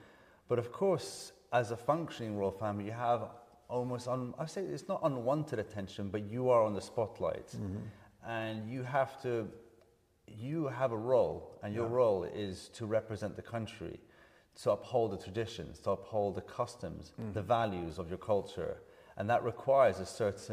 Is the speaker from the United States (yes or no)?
no; Serbia; well, we come from Serbia